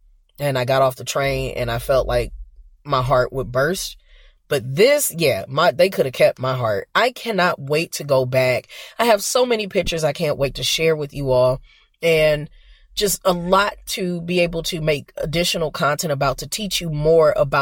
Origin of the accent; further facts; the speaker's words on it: United States; And their music history is very much my music history as an American.